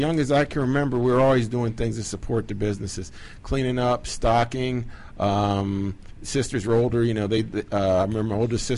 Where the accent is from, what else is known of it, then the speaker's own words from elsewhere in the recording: Avalon, New Jersey, United States; I'm originally from the Jersey Shore, born in Avalon, New Jersey.